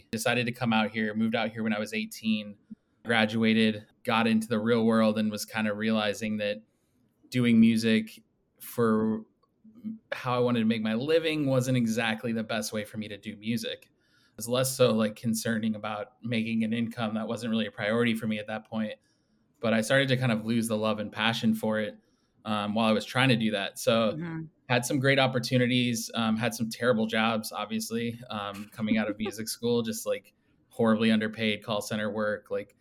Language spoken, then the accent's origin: English; Denver, Colorado, United States; moved away as an adult; So I was born and raised in Denver, grew up out there, really enjoyed living out there.